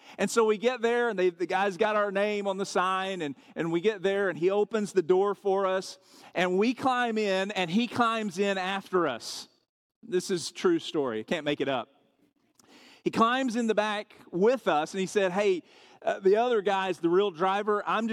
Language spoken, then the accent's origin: English; Arkansas, United States; And remember, I'm from Arkansas, so the only thing I thought to say in that moment was